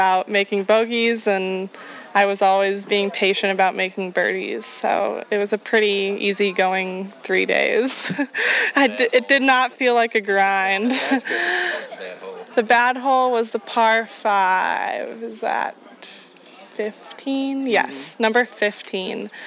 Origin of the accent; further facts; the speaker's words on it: Chula Vista, California, United States; Yeah, in Chula Vista, California.